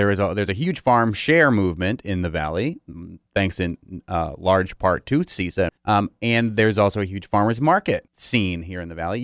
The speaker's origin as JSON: {"language": "English", "town": "Amherst", "region": "Massachusetts", "country": "United States", "tie": "born or raised there", "said": "Did you not grow up eating hippie organic vegetables growing up in Amherst?"}